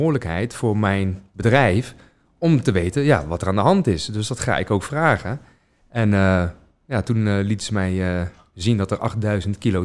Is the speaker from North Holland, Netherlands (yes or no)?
no; North Brabant, Netherlands; Ik heb gewoon een heel fijn, zorgeloos leven in het Brabantse land gehad, waar ik ben geboren en getogen.